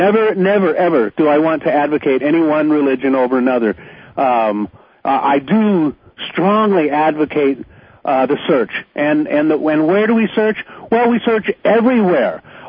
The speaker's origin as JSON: {"language": "English", "region": "Midwest", "country": "United States", "tie": "born or raised there", "said": "And so, you know, growing up in the Midwest, what's a boy to do?"}